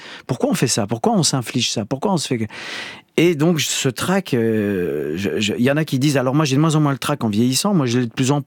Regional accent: Grand Est, France; moved away; J'ai dit « bah, en fait, moi, j'ai grandi dans les Vosges. »

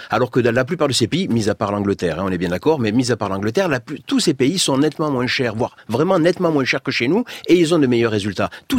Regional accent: Belgium

